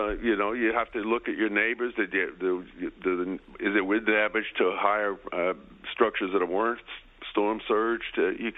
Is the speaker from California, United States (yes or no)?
yes; Oceanside, California, United States; I'm from Oceanside, so I know your area pretty well, so I know where you are.